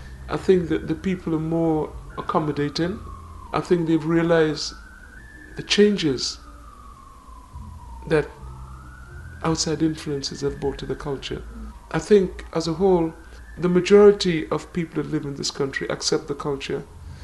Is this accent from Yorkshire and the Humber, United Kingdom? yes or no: no; London, United Kingdom; Yeah, because I grew up in the East End.